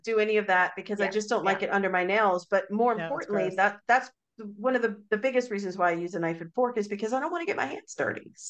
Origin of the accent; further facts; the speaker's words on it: New York, United States; My grandmother, I was growing up in New York, my grandmother wanted me to have etiquette.